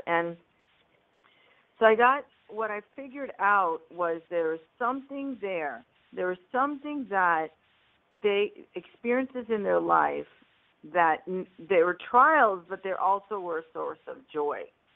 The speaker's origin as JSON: {"language": "English", "country": "India", "said": "I'm an immigrant from India, grew up around entrepreneurs."}